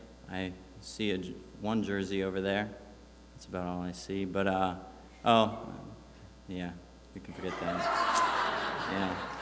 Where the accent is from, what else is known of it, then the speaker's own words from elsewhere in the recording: State College, Pennsylvania, United States; I was born and raised in Happy Valley State College, and the culture of Penn State football and everything that means was ingrained into me.